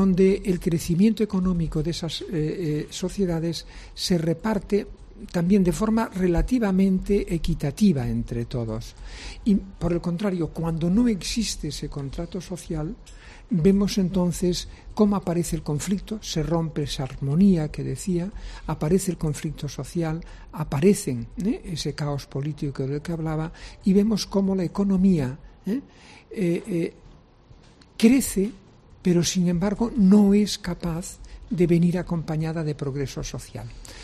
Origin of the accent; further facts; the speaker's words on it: Galicia, Spain; es como cuando sube la marea, que en mi tierra, en Galicia, que son mareas vivas